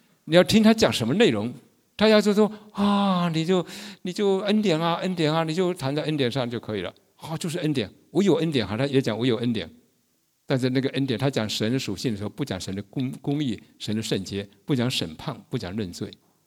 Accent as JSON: {"language": "Chinese", "town": "Jinjiang", "region": "Fujian", "country": "China", "tie": "born or raised there", "said": "我记得我们家乡就是羞愧的事情，我的家乡福建晋江那里曾经卖假药"}